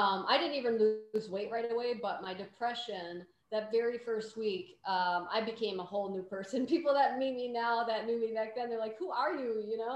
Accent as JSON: {"language": "English", "region": "Wisconsin", "country": "United States", "said": "I'm from Wisconsin originally and we love our cheese. I mean, you buy cheese curds at the gas station."}